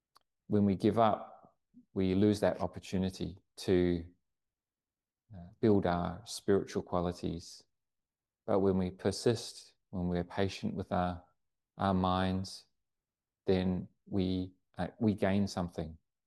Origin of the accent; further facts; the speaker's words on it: Wellington, New Zealand; born there; to travel back to my hometown in New Zealand. I was born in Wellington, New Zealand.